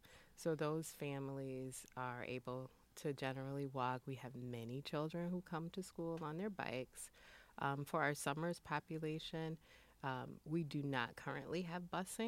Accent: Georgia, United States; And as speaking as a Southerner, I'm from Georgia. It's manageable.

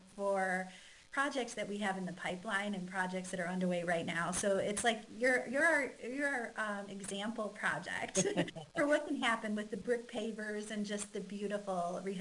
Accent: Illinois, United States; I'm from Illinois originally. I work out of Illinois too.

